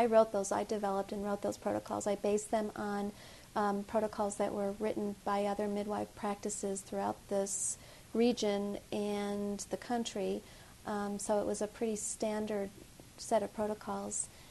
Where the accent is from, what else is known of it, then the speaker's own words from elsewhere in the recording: Colorado, United States; I was from Colorado and wanted to return to Colorado, and this was sort of the area we wanted to come back to.